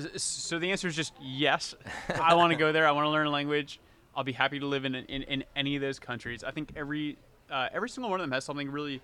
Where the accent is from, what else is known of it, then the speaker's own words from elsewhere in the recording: United States; As an American eater, like, I can go through a plate of food much faster than my wife